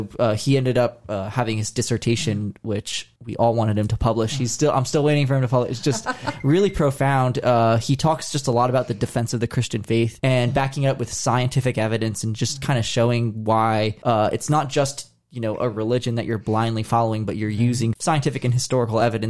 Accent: New Jersey, United States; I grew up in New Jersey. That's where my parents had lived prior.

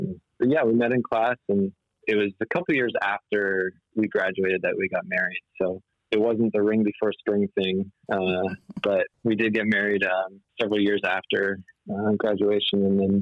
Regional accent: Canada; she's from the Chicago area, and I'm from Canada, so Midwesterner and a Northerner.

